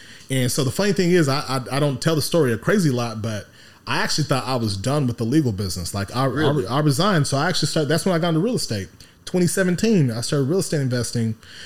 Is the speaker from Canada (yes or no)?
no; Nigeria; So I'm Nigerian, grew up in a Nigerian household